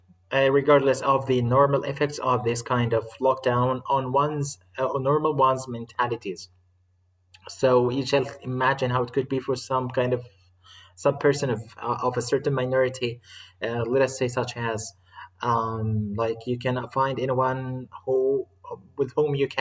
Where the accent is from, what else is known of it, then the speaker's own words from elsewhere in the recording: Egypt; I'm from Egypt and I want to discuss this kind of point with you